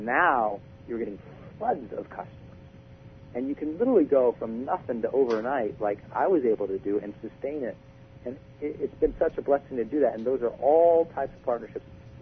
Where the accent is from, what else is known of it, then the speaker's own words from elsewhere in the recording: Montana, United States; First time I learned that word, you know, I'm from Montana, you know, perpetuity.